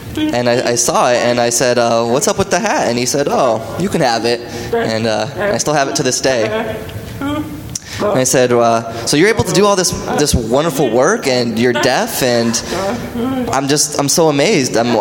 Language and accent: English; New York, United States; born there; also born or lived in Los Angeles; now in Colorado, United States; I currently live in Colorado, but I was born in New York.